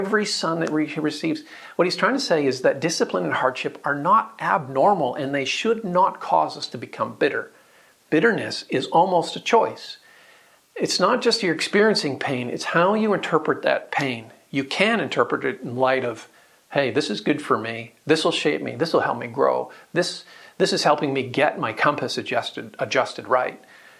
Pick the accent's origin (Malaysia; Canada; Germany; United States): Canada; Kelowna, British Columbia; I was on a long trip driving between my hometown of Kelowna, to Vancouver